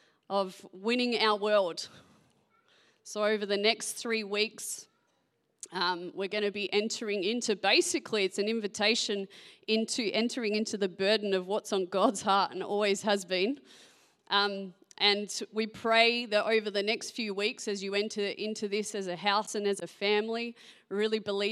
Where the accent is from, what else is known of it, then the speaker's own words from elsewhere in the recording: Perth, Western Australia, Australia; also born or lived in Ireland; Yes, as you heard, I'm from Perth. You know, lived there most of my life except for a short stint in Ireland